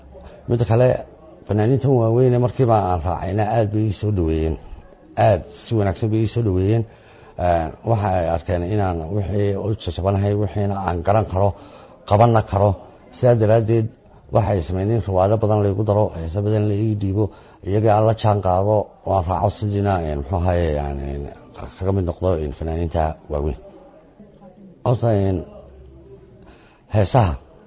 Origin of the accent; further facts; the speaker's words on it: Hargeisa, Woqooyi Galbeed, Somalia; born there; waxaan ku dhashay magaalada Hargeysa waxaan dhashay sanadkii 1960